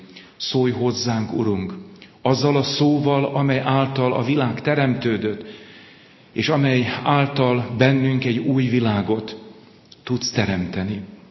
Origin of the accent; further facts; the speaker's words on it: Békés, Hungary; Békés megyei vagyok, ott volt ez a szólás, hogy sötétben minden tehén fekete, nekünk is volt tehenünk, nagy családban nőttem föl